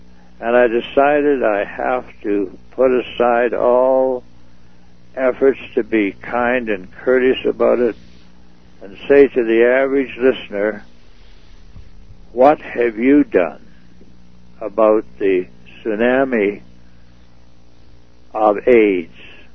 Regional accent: Canada; I assume my share of responsibility as a Canadian.

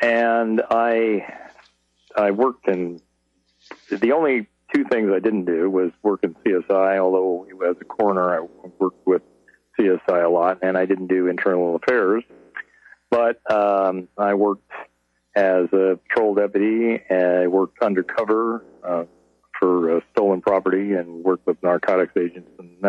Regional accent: California, United States; I was born and raised in Santa Cruz County. And I grew up in the Live Oak area and actually started working in the fields for the neighbor, because in those days it was a lot of agricultural land and chickens and so on.

